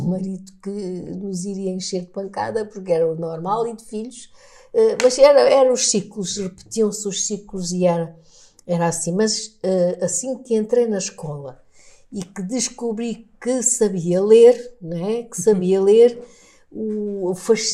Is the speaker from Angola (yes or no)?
yes; Angola; era professor primário em Angola, na minha terra.